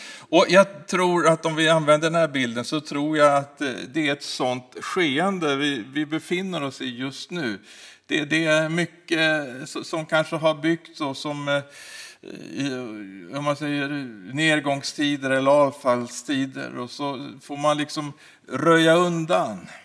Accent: Örebro, Örebro County, Sweden; jag var 10 år när bomben slog ner i min hemstad Örebro.

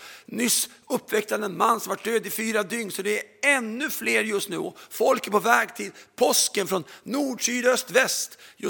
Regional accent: Sweden; Jag älskar Sverige, jag är själv svensk. Jag är som de flesta svenskar, jag är väldigt kontrollerad.

